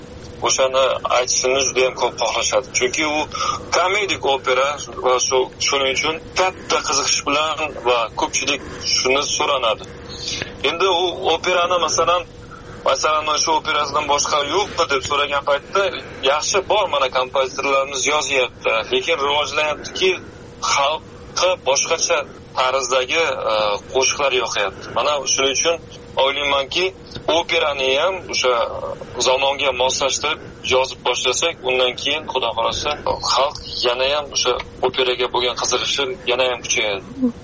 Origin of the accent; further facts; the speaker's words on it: Nukus, Karakalpakstan, Uzbekistan; born there; Nukusda tug'ilganman.